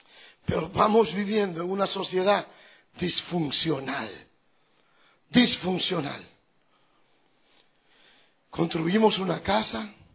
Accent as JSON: {"language": "Spanish", "country": "Dominican Republic", "lives_now": "United States", "said": "yo no vivo en Canadá, yo vivo en Florida, en Estados Unidos, soy dominicano"}